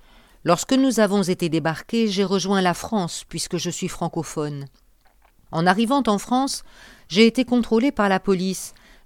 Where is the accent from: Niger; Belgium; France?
Niger; Moi, je viens du Niger, un pays enclavé. Je n'avais jamais vu la mer.